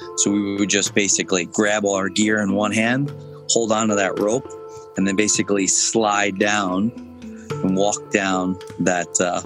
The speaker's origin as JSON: {"language": "English", "region": "New York", "country": "United States", "tie": "born or raised there", "said": "So I grew up here in New York on Long Island. I went to school with Peter."}